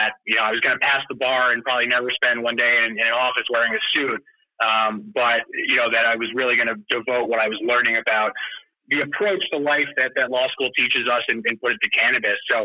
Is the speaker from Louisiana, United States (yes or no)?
no; Connecticut, United States; Sure. Yeah, so I grew up in Connecticut